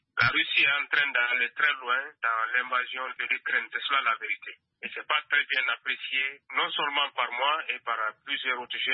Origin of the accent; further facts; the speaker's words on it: Guinea; Chez nous, en Guinée, c'est pas bien apprécié